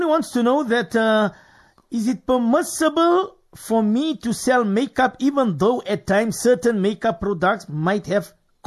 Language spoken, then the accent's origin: English; Virginia, Free State, South Africa; I'm from Virginia FS. I think that's Free State.